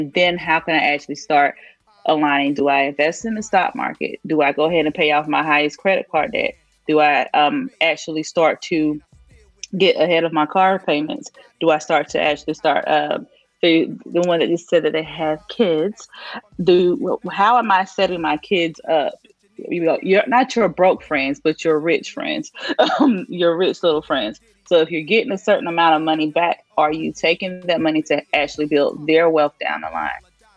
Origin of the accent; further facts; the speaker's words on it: South Carolina, United States; I'm from South Carolina, so I got family out there